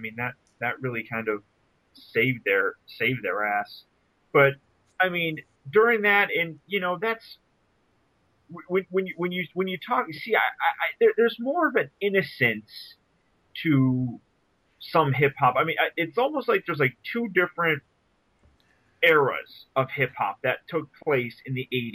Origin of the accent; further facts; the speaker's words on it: Detroit, Michigan, United States; But hell, I grew up in Detroit, so I know what it's like to, you know, grow up in a shit area